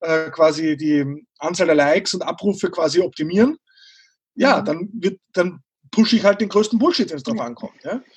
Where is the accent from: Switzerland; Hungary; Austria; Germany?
Austria